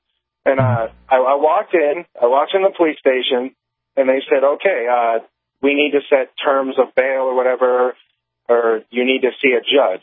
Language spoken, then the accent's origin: English; New Hampshire, United States; and I'm from New Hampshire, so I have New Hampshire plates on.